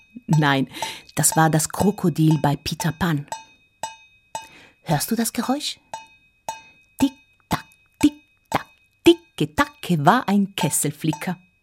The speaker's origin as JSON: {"language": "German", "country": "Italy", "said": "Ich habe eine Geschichte aus Italien mitgebracht. Ich komme selber aus Italien."}